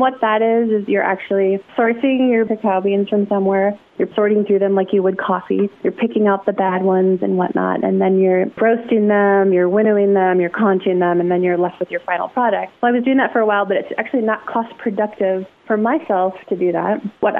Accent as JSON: {"language": "English", "town": "Racine", "region": "Wisconsin", "country": "United States", "tie": "born there", "lives_now": "Madison, United States", "said": "I was born in Racine, Wisconsin, and I came here for school. I've established my family here"}